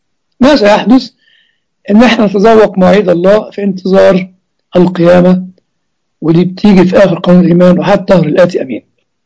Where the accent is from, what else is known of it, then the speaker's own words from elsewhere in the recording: Egypt; now in United States; ها عندنا في امريكا وربما عندنا في مصر كمان،